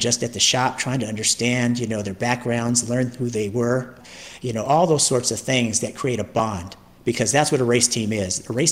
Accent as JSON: {"language": "English", "region": "California", "country": "United States", "said": "I came from the West Coast, the Bay Area specifically, to come to the Southeast, to the Bible Belt"}